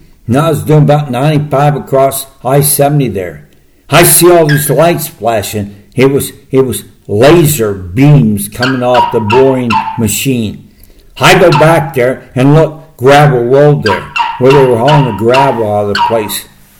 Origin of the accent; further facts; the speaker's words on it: Hastings, Nebraska, United States; I'm from Hastings, Nebraska, where he lived, the Grand Island.